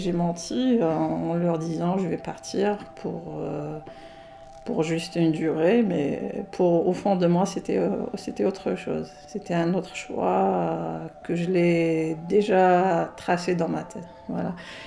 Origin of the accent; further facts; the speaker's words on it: Algeria; je suis algérien, musulmane, je tiens à mes racines